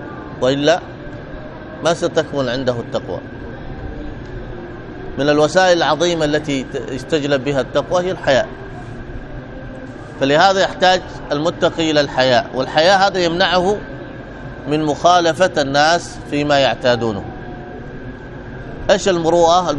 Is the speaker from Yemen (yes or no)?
yes; Hadramaut, Yemen; أنا في بعض المجتمعات كان عندنا في حضرموت الداخل، كان الناس هناك في تريم في سيون ما يأكلون خارج البيت